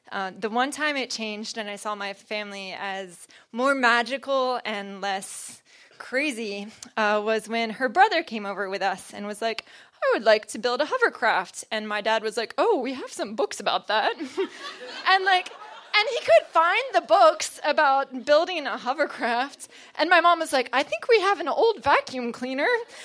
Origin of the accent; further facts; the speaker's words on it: North Carolina, United States; I'm from Carolina, and the motto of North Carolina is to be rather than to seem